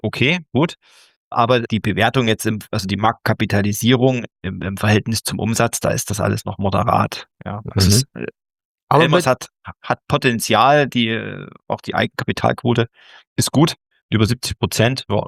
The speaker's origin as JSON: {"language": "German", "town": "Dresden", "region": "Saxony", "country": "Germany", "tie": "born or raised there", "said": "ich wollte gerade nochmal auf diese Familienstruktur eingehen, da ja der Gründer auch aus meiner Heimat kommt, aus Dresden."}